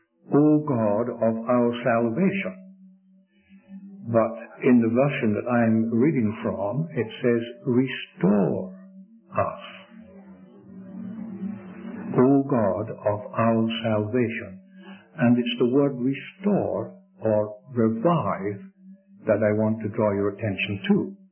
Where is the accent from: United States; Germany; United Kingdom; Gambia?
United Kingdom; Scotland; Being a Scot, I like to mention sometimes one of the sayings of our Scottish national poet